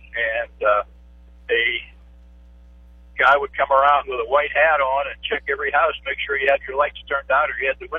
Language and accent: English; Brady's Bend, Pennsylvania, United States; I was 4 years old, and I grew up in Brady's Bend, and they had a military guard on each end of the bridge going into East Brady.